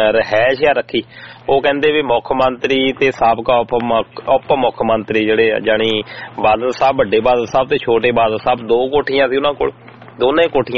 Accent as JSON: {"language": "Punjabi", "region": "Punjab", "country": "India", "tie": "born or raised there", "said": "ਕਿਉਂਕਿ ਸਾਡਾ ਪਿੰਡ ਇੱਧਰ ਆਪਣੇ ਖੜਕੜ ਕਲਾਂ ਦੇ ਕੋਲ ਆ"}